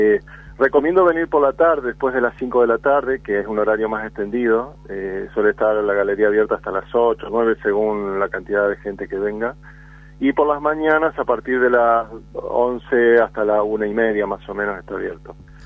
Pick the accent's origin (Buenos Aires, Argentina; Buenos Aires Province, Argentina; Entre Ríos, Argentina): Entre Ríos, Argentina; Concordia; also born or lived in Santa Fe; now in Madrid, Spain; nací en Santa Fe, pasé mi primera infancia en esa ciudad y luego crecí en la ciudad de Concordia, en Entre Ríos.